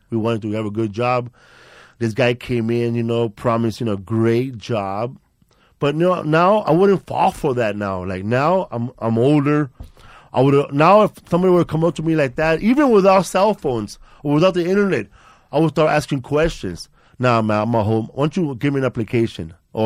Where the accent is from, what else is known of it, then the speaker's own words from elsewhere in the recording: Los Angeles, California, United States; we're from Aliso Village. We don't leave the projects.